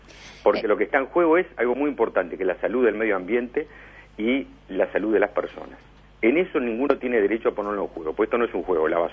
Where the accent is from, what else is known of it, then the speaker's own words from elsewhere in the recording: Montevideo, Uruguay; sobre como montevideano que soy